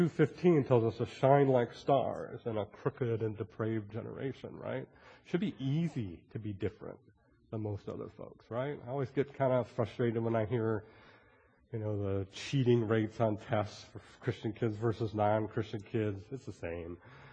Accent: Detroit, Michigan, United States; now in Maryland, United States; I'm from Detroit, so I could kind of relate to this.

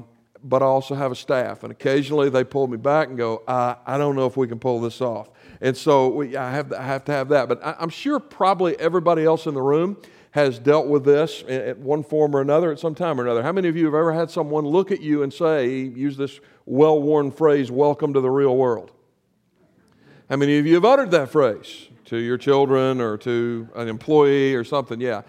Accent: South Carolina, United States; right in front of my high school in my hometown, upstate South Carolina.

